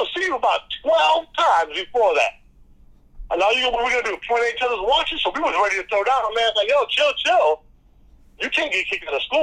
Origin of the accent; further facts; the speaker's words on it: Chicago, Illinois, United States; moved away; You know, we came from Chicago, so we, you know, my mom wanted to get away from that gang shit.